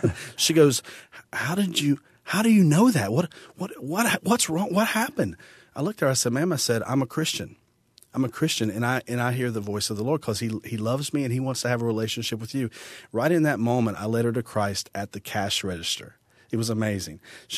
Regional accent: Concord, North Carolina, United States; They asked me where I was from. I told them in Concord, Charlotte area

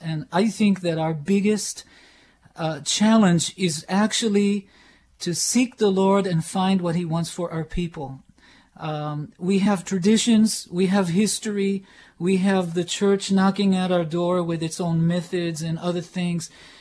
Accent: Tel Aviv, Tel Aviv District, Israel; I was born in Tel Aviv.

